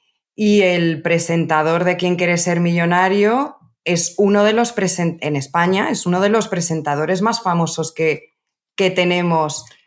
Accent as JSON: {"language": "Spanish", "country": "Spain", "said": "Me van a decir que soy una mala española."}